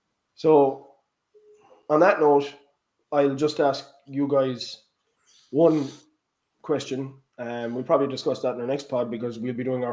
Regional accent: Ireland; I'm going to celebrate being an Irishman and in style

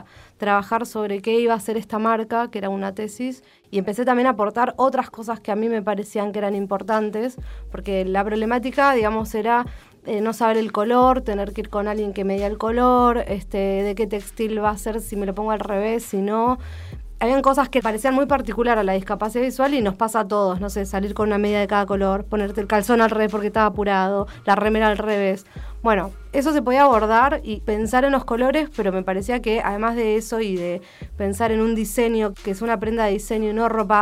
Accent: Neuquén, Argentina; Soy neuquina, nací y estudié en Neuquén.

